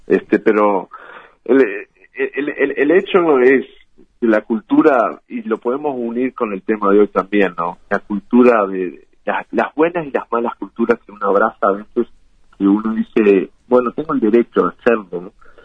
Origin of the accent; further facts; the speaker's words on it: Minas, Lavalleja, Uruguay; born there; moved away; la partida de nacimiento dice que soy de Minas.